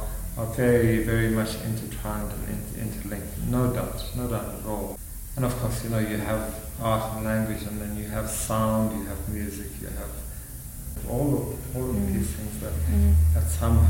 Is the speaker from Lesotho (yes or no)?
yes; Lesotho; But I was there, and I was enjoying it. I came from Lesotho.